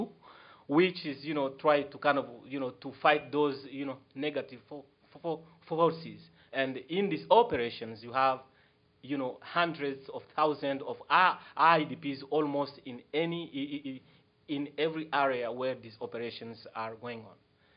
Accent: DR Congo; I'm from the Congo, actually.

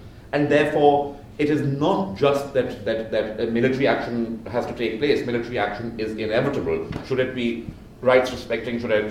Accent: Pakistan; as a Pakistani, I face an existential threat from this set of actors.

